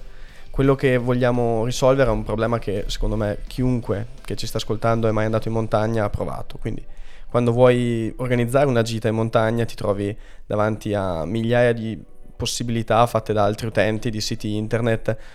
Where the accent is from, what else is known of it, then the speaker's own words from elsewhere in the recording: Mezzocorona, Trentino-Alto Adige, Italy; io sono nato in Trentino, a Mezzocorona, che è un piccolo paese a nord di Trento. Ho avuto un'infanzia normalissima, scuole medie, superiori, ho fatto la ragioneria qui a Trento. Poi durante gli anni dell'università mi sono spostato invece a Milano